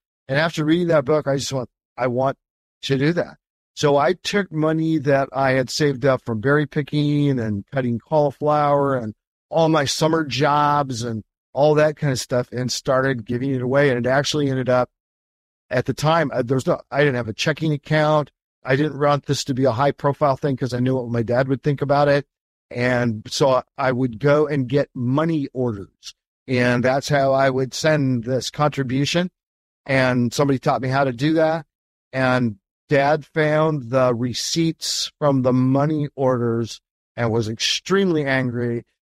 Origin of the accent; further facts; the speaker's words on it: Portland, Oregon, United States; Every once in a while, when people find out I'm from Portland